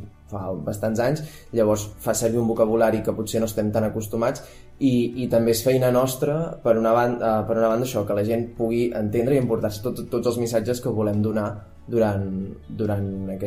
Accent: Pineda de Mar, Catalonia, Spain; now in Sant Quirze, Spain; jo sóc nou a Sant Quirze i jo havia format part dels Pastorets al meu poble d'origen, a Pineda de Mar

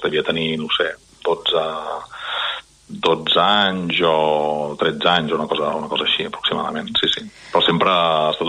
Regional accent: Manresa, Catalonia, Spain; em presento com a manresà

